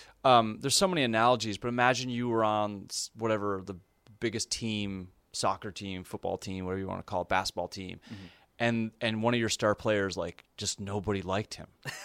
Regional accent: Canada; Well, I'm a fan of Canadians. As a Canadian, I'm a fan of Canadians.

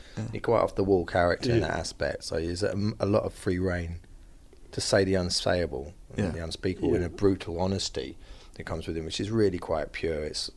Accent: United Kingdom; Being a British actor

